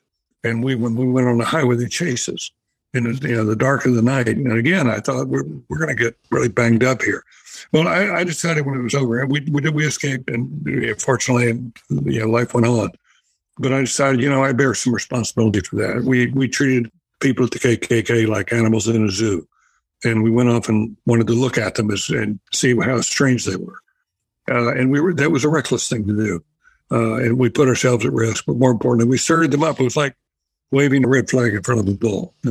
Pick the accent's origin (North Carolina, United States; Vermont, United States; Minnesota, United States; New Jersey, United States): North Carolina, United States; But anyway, growing up in the South, when I learned I wasn't going to be a pitcher anymore, and I got into journalism.